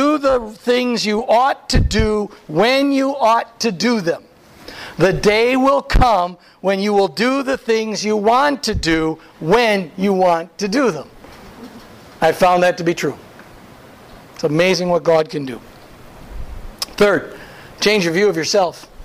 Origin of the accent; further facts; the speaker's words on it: Wisconsin, United States; Since I'm from Wisconsin, Vince Lombardi for you, Pastor.